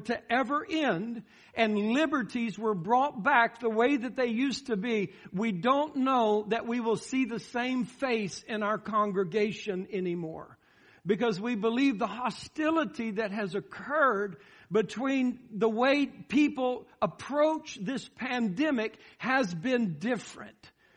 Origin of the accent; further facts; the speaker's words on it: United States; And we as American people, we're curious people, right?